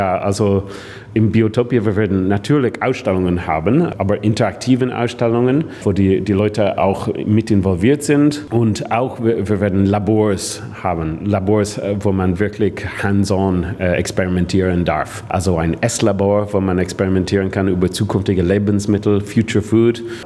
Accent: Ireland; German is a second language; now in Germany; Ich komme aus Irland. Ich bin nicht so ganz jung, aber das ist nett von Ihnen. Also als ich 17 Jahre alt war, bin ich einige Monate in Deutschland gewesen

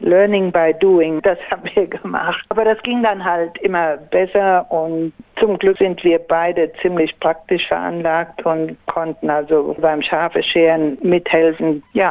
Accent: Germany; accent: German; now in Beverly, United States; originally from Germany. Ich könnte ja einfach sagen from Beverly, aber irgendwie denke ich, ich habe noch einen ziemlich deutschen Akzent, wenn ich Englisch spreche. Und ja, ich fühle mich schon deutsch

